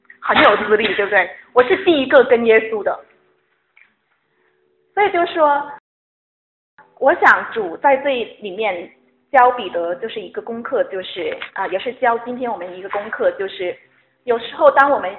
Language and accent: Chinese; China; moved away as an adult; now in Canada; 作为中国知识分子。从大陆来移民到加拿大，我们自己有没有文化上或者是背景上的一些框框局限？